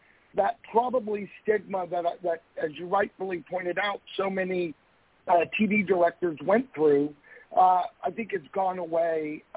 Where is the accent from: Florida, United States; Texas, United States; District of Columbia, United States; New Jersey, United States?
Texas, United States; growing up in Texas, we had the million-dollar movie that played in the, I think a lot of cities and states did, but ours was every day after school.